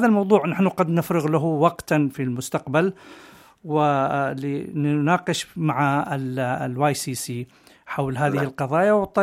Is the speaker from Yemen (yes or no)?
yes; Yemen; يعني مشوان نحن يعني كيمنيين